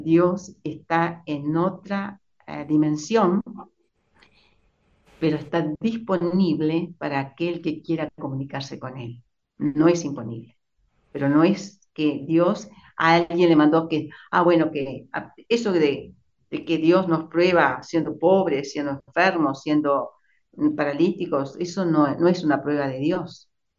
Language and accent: Spanish; Salta, Argentina; nosotros éramos del interior y por lo tanto cuando vinimos a la ciudad, yo soy salteña